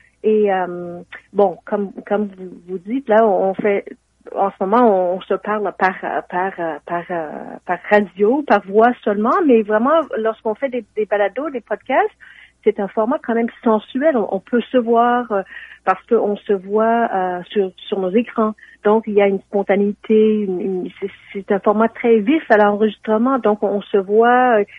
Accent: Montreal, Quebec, Canada; now in Toronto, Canada; je suis originaire de Montréal et je vis à Toronto depuis 10 ans

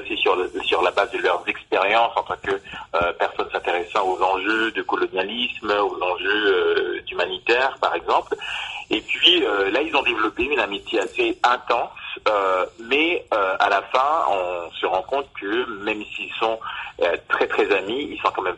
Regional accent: Haiti; now in France; Et à Lyon, quand je disais à certains de mes camarades de classe que je venais d'Haïti

